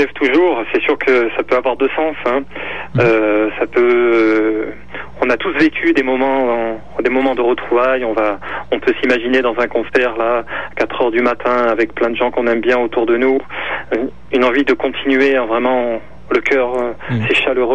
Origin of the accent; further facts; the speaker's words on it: Lyon, Auvergne-Rhône-Alpes, France; Alors oui, on est originaire de Lyon, enfin, en tout cas on s'est rencontrés à Lyon